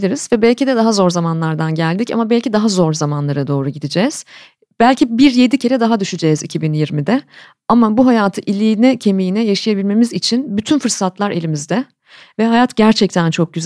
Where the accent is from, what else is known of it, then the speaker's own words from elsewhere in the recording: Ankara, Turkey; Ankaralıyım.